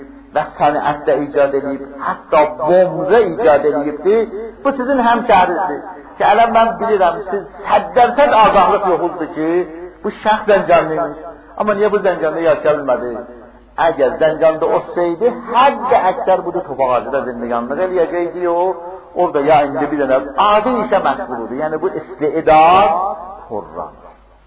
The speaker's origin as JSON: {"language": "Azerbaijani", "region": "Zanjan Province", "country": "Iran", "lives_now": "United States", "said": "Yani istedim hatta bu hadde kimi bilindirmeye ki ben aslen İranlıyam."}